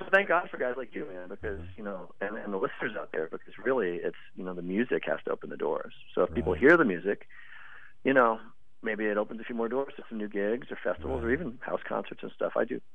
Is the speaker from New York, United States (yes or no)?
no; Massachusetts, United States; I grew up in Massachusetts, actually, so I'd love to get down there more often.